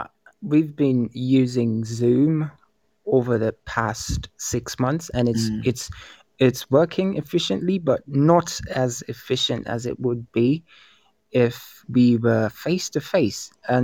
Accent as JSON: {"language": "English", "country": "Uganda", "said": "Okay, so I'm from Uganda and the situation's a little bit different here."}